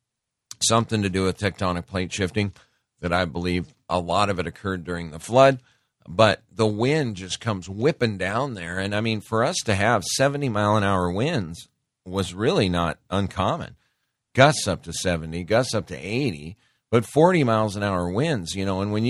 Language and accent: English; Great Falls, Montana, United States; I grew up in Great Falls, Montana.